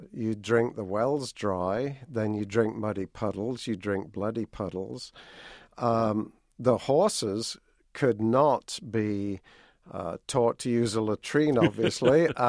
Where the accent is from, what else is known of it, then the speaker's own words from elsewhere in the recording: United Kingdom; moved away; I'm from Britain originally, and I think if you're European, you go to World War I.